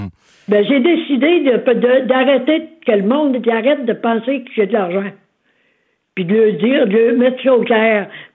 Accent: Sainte-Anne-de-Beaupré, Quebec, Canada; j'ai été élevé à Saint-Anne-de-Beaupré. Mes parents avaient un tourist room près de la basilique.

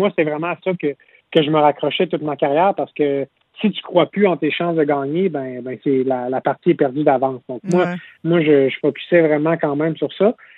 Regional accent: Quebec City, Quebec, Canada; c'est rare qu'on a l'opportunité de compétitionner au Canada, puis encore plus chez moi à Québec.

